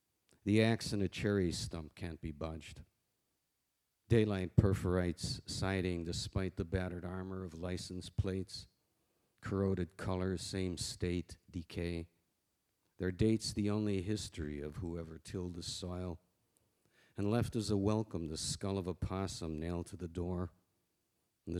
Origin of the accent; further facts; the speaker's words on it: Chicago, Illinois, United States; I grew up on the South Side in Little Village, where I lived.